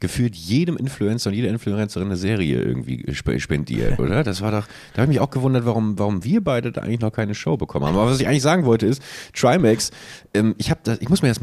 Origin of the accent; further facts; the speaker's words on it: Buchholz in der Nordheide, Lower Saxony, Germany; als damals in meiner alten Heimatstadt Buchholz, liebe Grüße wieder